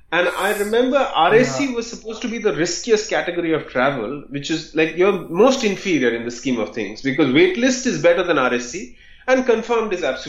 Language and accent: English; India; growing up in India, was this layers of anxiety that you had to deal